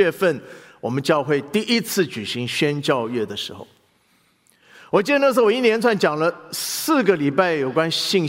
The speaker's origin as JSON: {"language": "Chinese", "country": "Taiwan", "tie": "born or raised there", "said": "我只记得我小时候在台湾听过"}